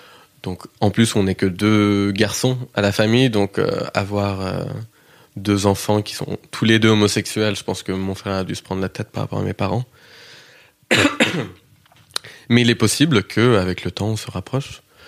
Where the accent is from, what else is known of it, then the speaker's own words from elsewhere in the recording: Kansas, United States; accent: Kansas; Ça vient du Kansas. J'ai un accent qui est assez inidentifiable en vrai, parce que beaucoup de gens ont du mal à le situer, à le placer.